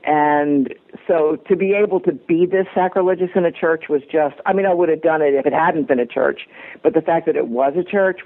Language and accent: English; Baltimore, Maryland, United States; When I came back, and John was from Baltimore, I was from Baltimore, but we hadn't known each other here.